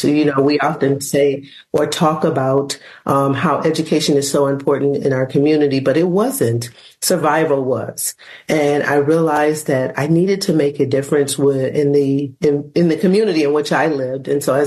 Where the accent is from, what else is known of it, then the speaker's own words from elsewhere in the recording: Michigan, United States; I'm originally from Michigan, and I worked in the education system because of where I lived.